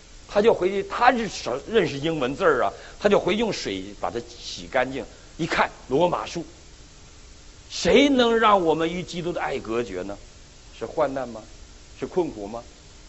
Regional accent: Northeast China, China; 我们东北人当年都学俄文

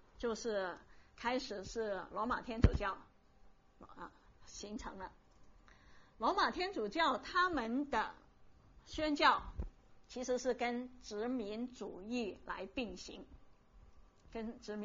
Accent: Macau; 我虽然是澳门的，可是我不懂我在澳门长大的，可是我不懂。

